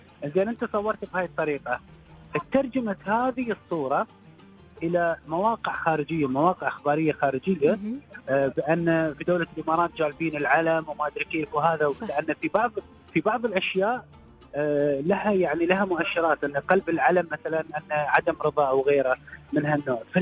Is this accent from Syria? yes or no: yes; Syria; طبعا أنا سوري